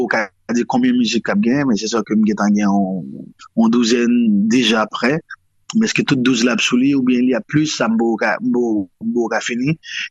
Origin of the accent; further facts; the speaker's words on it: Port-au-Prince, Ouest, Haiti; born there; Alors, je suis né en Haïti, à Port-au-Prince.